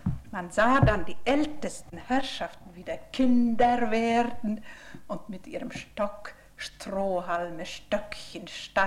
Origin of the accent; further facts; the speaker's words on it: Tartu, Tartu County, Estonia; Ich bin eine eingefleischte Dorpatenserin, denn ich bin in Dorpat aufgewachsen und in die Schule gegangen. Wir wohnten in der Altstraße, die später Johannesstraße wurde, am Wallgraben.